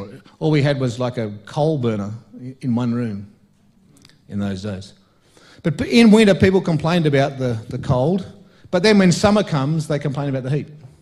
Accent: Canberra, Australian Capital Territory, Australia; also born or lived in Brisbane; I was born and bred in Canberra and we lived in Brisbane for a little while. But apart from that, I've lived here my whole life. And it's always been the same. From way back when I was born in the 1950s

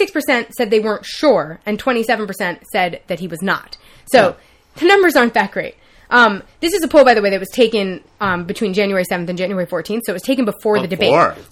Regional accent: New York City, New York, United States; I never thought, as a New Yorker who grew up in the era where New York was like persona non grata to every political situation

